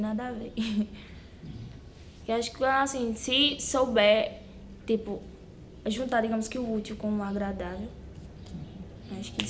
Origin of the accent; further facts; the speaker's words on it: Paraíba, Brazil; nós que somos da Paraíba somos discriminados